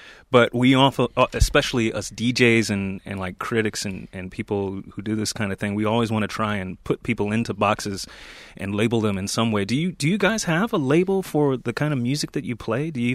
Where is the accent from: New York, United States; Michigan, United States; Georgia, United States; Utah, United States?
New York, United States; But growing up in New York